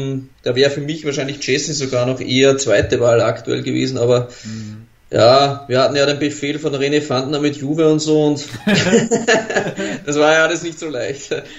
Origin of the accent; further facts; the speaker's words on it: Austria; Ich habe ja Mert schon länger am Schirm, natürlich als Österreicher, immer wieder verfolgt.